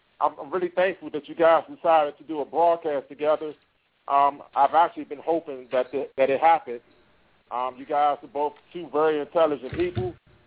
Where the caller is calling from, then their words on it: Washington, District of Columbia, United States; I'm calling from Washington, D.C.